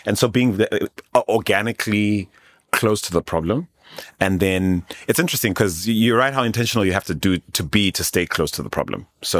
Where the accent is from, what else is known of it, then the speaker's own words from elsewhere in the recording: Zimbabwe; I'm from Zimbabwe. I totally get this. Like, we bring in those Japanese vehicles.